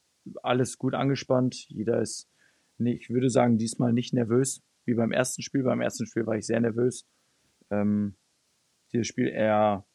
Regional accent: Tyrol, Austria; Oder eigentlich würde man als Tiroler jetzt sagen, in den Hügel und nicht in den Berg.

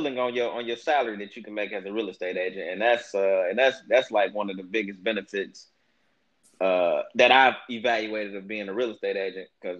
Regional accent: Detroit, Michigan, United States; people that know me, they know I'm from Detroit, Michigan area, or whatever.

